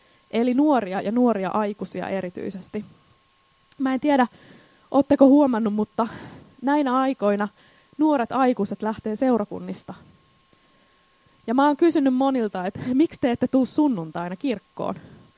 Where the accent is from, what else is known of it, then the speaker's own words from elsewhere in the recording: Järvenpää, Uusimaa, Finland; ja mä tuun Järvenpäästä.